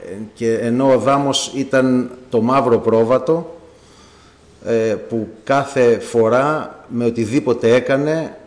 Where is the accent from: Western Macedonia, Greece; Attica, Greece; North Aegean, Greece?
North Aegean, Greece; Lemnos; born there; εγώ γεννήθηκα στη Λίμνο.